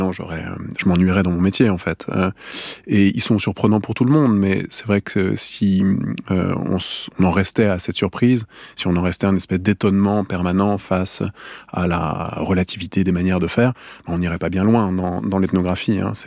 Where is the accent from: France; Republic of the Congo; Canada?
France; Paris, Île-de-France; je suis un petit garçon de la ville, donc j'ai grandi à Paris.